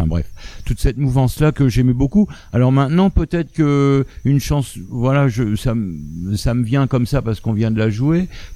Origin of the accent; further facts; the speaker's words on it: Hauts-de-France, France; puisqu'on vient du Pas-de-Calais, nous